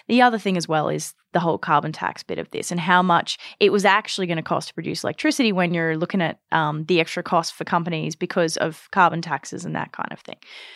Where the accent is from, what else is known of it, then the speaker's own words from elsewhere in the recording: Australia; I remember growing up in Australia, we used to have off-peak and peak power rates.